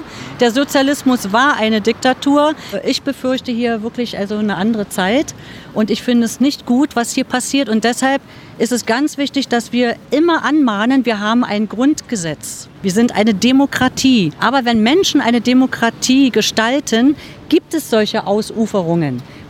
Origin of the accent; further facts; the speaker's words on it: Germany; Wo ich aufgewachsen bin, in der BRD, unser System.